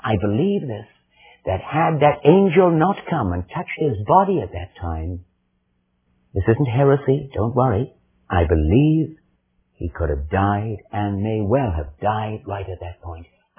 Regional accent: Wales, United Kingdom; first language Welsh; English is a second language; In my first language, Welsh, the word is ing.

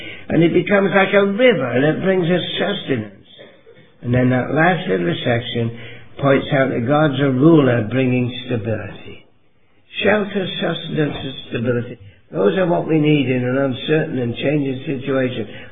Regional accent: England, United Kingdom; You know, I grew up in England, and I've just come back from London.

